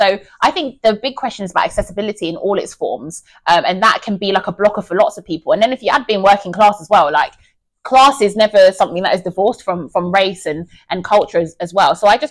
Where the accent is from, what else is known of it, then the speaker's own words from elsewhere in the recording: Sierra Leone; Like I'm from Sierra Leone, literally on the west coast of Africa.